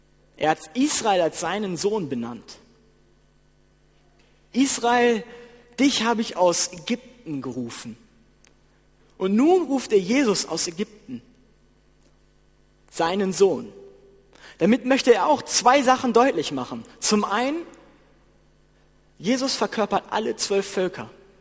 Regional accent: Germany; Ich komme aus Deutschland und ich lebe in Deutschland. Mein Vater ist Jugoslawe. Ich bin also ein Mischling.

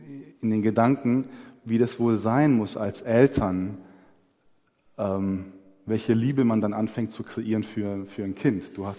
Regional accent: Southern Germany, Germany; Als ich dann unten war in Süddeutschland, in meiner Heimat, habe ich gemerkt, als ich so runtergefahren bin

